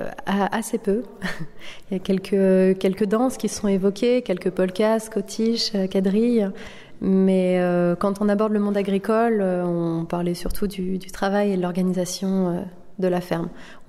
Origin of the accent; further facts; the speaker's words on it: Courcelles-sur-Seine, Normandy, France; now in Paris, France; j'ai 27 ans. Je suis d'origine de Normandie, du côté de Gaillon, à Courcelles-sur-Seine, exactement, dans l'Eure. Et depuis une dizaine d'années, je suis à Paris pour faire des études d'archéologie